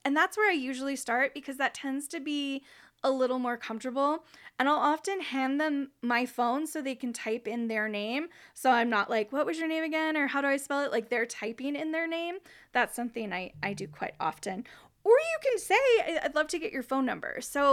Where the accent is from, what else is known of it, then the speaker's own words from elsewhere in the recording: Ireland; I am an Irish woman, but I just don't want to make time for that these days.